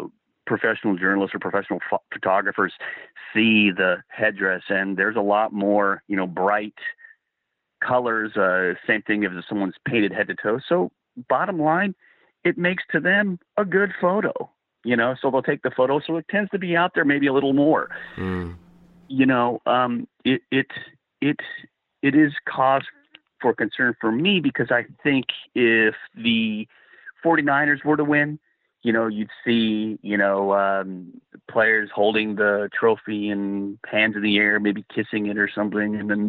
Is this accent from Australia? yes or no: no; India; Well, one guy, I said, "Hey, you know, I'm from India,"